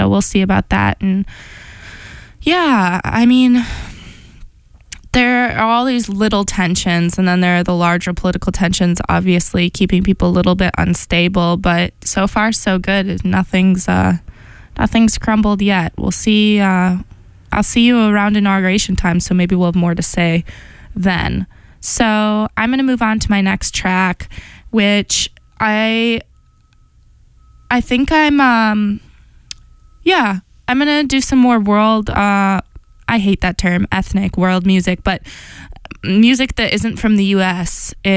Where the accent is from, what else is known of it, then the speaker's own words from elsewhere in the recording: Chicago, Illinois, United States; also born or lived in Boston; Because I kind of had realized, okay, I came from Chicago and I've been dancing since I was 3, at least in some capacity.